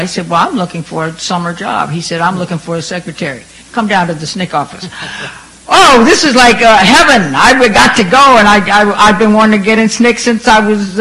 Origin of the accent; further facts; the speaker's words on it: Tuskegee, Alabama, United States; his friend, Ernest Stevens, who was also from Tuskegee and also from my hometown, who was also my boyfriend, they were all living in New York.